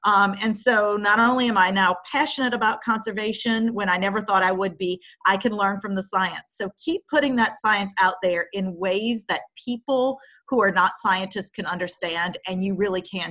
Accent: Louisiana, United States; I'm from Louisiana. From as long as I could remember, I was going to work on coastal Louisiana

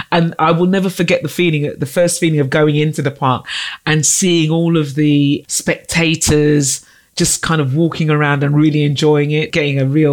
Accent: London, United Kingdom; I grew up in Camden, Northwest London.

